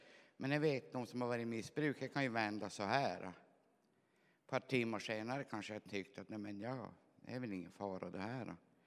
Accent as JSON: {"language": "Swedish", "region": "Norrbotten County", "country": "Sweden", "said": "På min dialekt så är jag ju inte dalmas eller någonting. Jag kom långt upp ifrån Norrbotten."}